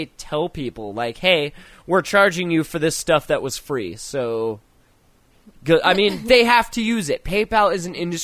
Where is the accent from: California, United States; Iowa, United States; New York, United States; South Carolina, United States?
California, United States; I came from California, like fucking 15 some odd years ago